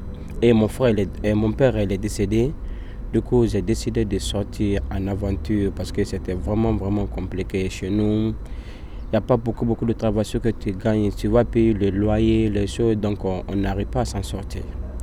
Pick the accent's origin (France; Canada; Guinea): Guinea; Je viens de Guinée-Conakry.